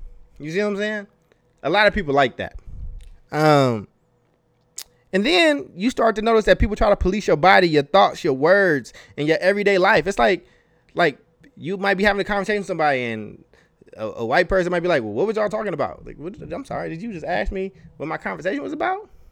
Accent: Chicago, Illinois, United States; born there; I'm a Bears fan too, because I was born in Chicago

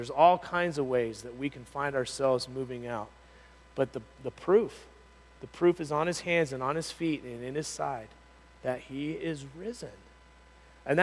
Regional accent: Palm Springs, California, United States; Growing up in Palm Springs, California, growing up in the desert, this verse does not have a context for reference, right?

